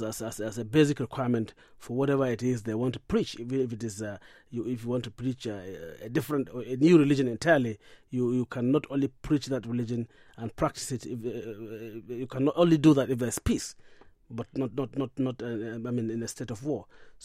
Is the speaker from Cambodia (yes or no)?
no; Nigeria; So we as Nigerian people need to understand and appreciate these differences